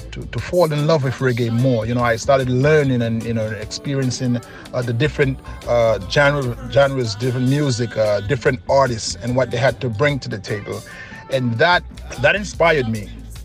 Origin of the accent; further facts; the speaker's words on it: Dominica; because I'm from Dominica, you know, we grew up listening to soukous, we grew up listening to country music, we grew up listening to soca, calypso, and reggae.